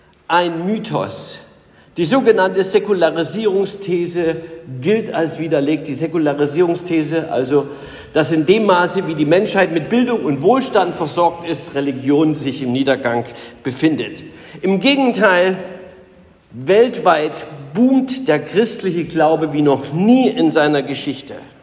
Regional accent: East Germany, Germany; Als Ossi muss ich sagen, bin ja so vorgestellt worden, bin auch stolz drauf.

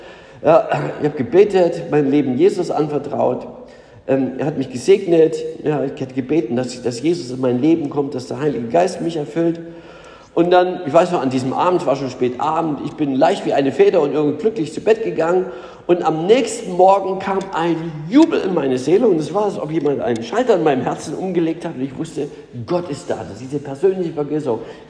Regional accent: Saxony, Germany; Ich bin sozusagen ganz normal evangelisch, bin also in Sachsen, ich bin also bekennender Ossi. Und ich bin in Sachsen aufgewachsen, auf einem sächsischen Dorf, relativ volkskirchlich noch.

